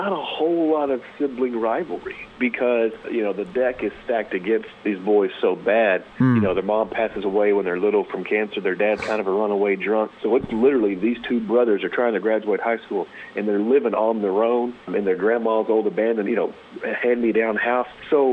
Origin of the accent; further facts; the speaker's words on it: Texas, United States; I grew up in Texas where I still live, and I grew up with five brothers